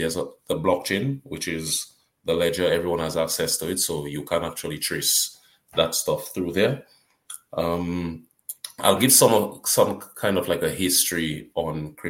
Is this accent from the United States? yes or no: no; Dominica; I'm from Dominica as well. You know, the greatest island in the Caribbean.